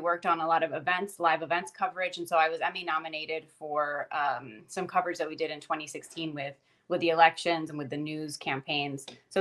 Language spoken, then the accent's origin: English; Miami, Florida, United States; I am Cuban American. I'm from Miami, and I'm a copywriter and a marketing consultant.